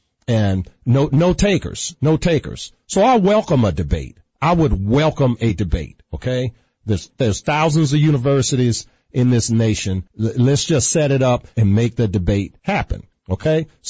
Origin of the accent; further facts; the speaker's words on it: Virginia, United States; The ERA in my home state of Virginia, the House of Delegates, they've passed an ERA amendment